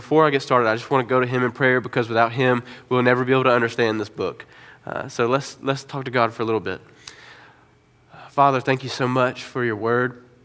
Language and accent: English; Georgia, United States; I grew up in Georgia, not South Georgia, not North Georgia. We called it Middle Georgia.